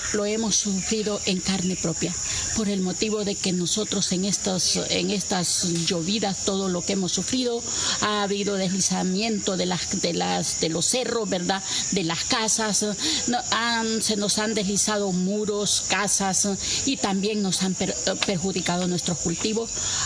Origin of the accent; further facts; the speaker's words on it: Tegucigalpa, Francisco Morazán, Honduras; ¿verdad? Vengo de Tegucigalpa, Honduras